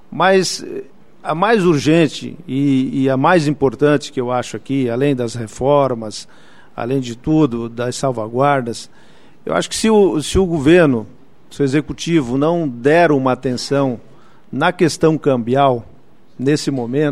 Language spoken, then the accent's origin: Portuguese; Rio Grande do Sul, Brazil; eu sou gaúcho